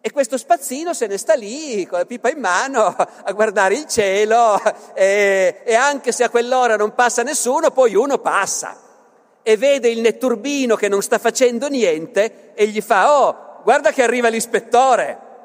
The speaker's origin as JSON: {"language": "Italian", "region": "Piedmont", "country": "Italy", "accent": "Piedmontese", "said": "voi scuserete se col mio accento piemontese faccio queste battute"}